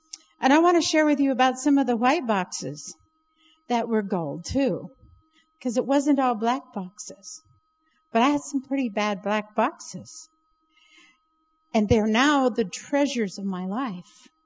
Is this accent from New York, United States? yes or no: no; Montana, United States; Well, you know I'm from Montana. Now, do I have an accent?